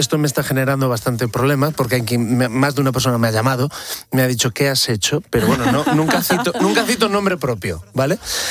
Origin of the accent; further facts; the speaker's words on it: Pantín, Galicia, Spain; soy de aldea, como decías, me encantó la presentación, yo soy de Pantín. Para mí Ferrol me pareció una ciudad gigantesca, era enorme en mi infancia